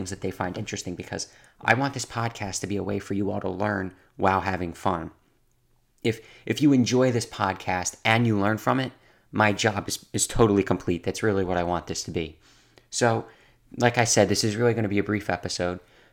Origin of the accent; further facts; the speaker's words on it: Richboro, Pennsylvania, United States; I'm a junior from Council Rock South in Richboro, Pennsylvania, and I love finance and I love talking to people.